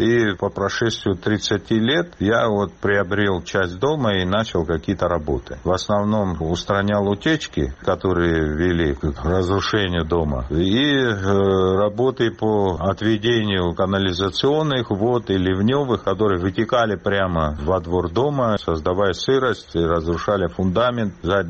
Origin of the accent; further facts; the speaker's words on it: Sukhumi, Abkhazia, Georgia; как человек, родившийся в городе Сухум, в его исторической части, я вот детство провел на Сухумской горе, я всегда с таким теплом относился к старой части города.